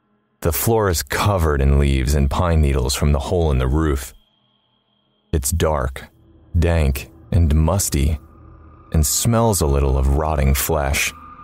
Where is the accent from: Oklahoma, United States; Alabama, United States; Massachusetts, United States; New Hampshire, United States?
New Hampshire, United States; I come from New Hampshire and spend most of my time outdoors in the woods growing up, and I don't scare easily.